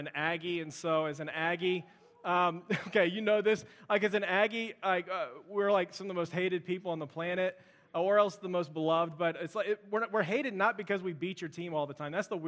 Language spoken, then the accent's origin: English; Houston, Texas, United States; also born or lived in Florida; I grew up in Florida. Well, I was born in Florida. We immediately moved to Houston.